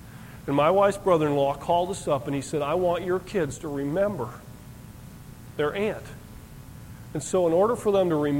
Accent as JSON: {"language": "English", "region": "Michigan", "country": "United States", "tie": "born or raised there", "lives_now": "Texas, United States", "said": "Growing up in Michigan, you know, you can't drive a foreign car. And I figured, you know, since now I live in Texas, I'll branch out, drive a foreign car."}